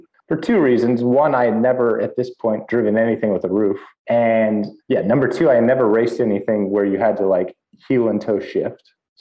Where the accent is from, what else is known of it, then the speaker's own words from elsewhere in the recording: California, United States; So growing up in California, fairly close to Mexico, and I knew about the Baja 1000.